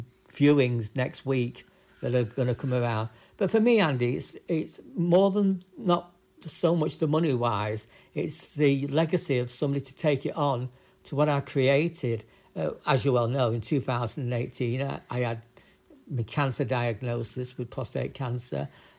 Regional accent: Blackpool, North West England, United Kingdom; born there; Well, I was born in Blackpool.

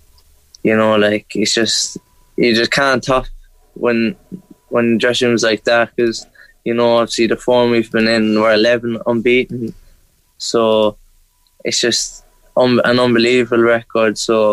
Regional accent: Ireland; being an Irish kid, like, you know, you couldn't, like, make it up

